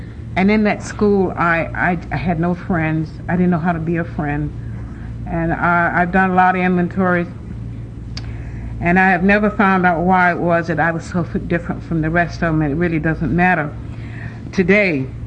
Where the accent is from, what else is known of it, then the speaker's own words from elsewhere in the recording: Atlanta, Georgia, United States; growing up in Atlanta, Georgia, in a wonderful family, my parents were loving, and there were seven of us, and I'm the youngest of the seven children.